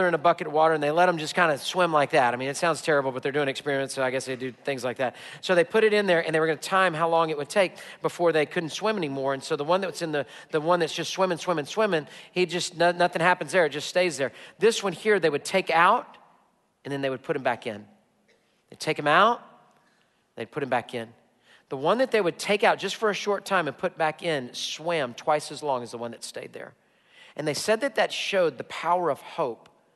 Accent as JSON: {"language": "English", "country": "United States", "said": "As an American male, I sure like certainty more than I like mystery."}